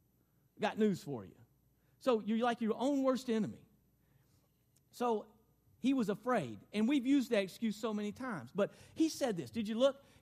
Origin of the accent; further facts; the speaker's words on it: Arkansas, United States; You know, I know the word is scared, but I'm from Arkansas, see, and we say scared.